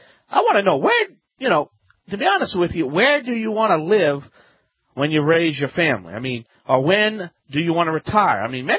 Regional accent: Louisiana, United States; I am the Cajun man from the Bayou Land.

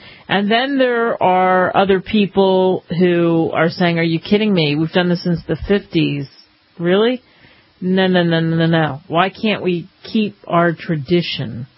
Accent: Philadelphia, Pennsylvania, United States; And growing up in Philly, I think I've talked about this before.

